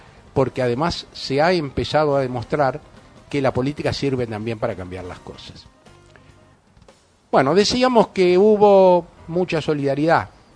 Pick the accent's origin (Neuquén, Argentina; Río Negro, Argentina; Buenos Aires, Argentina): Buenos Aires, Argentina; yo soy porteño y he vivido toda la vida en Buenos Aires